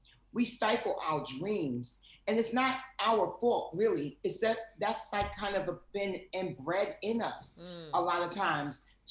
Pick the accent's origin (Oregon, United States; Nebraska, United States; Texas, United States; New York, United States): New York, United States; Harlem; I would tell them Harlem, not Manhattan. You know what I mean? I would tell them Harlem.